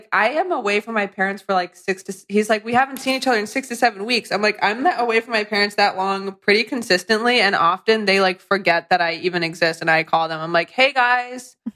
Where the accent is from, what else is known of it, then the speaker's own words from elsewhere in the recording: Connecticut, United States; I could tell 17 stories off the top of my head about growing up in Northwestern Connecticut.